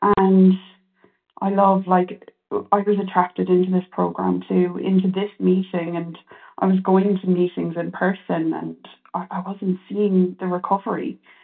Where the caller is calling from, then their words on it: California, United States; moved away as an adult; I'm calling in from Ireland.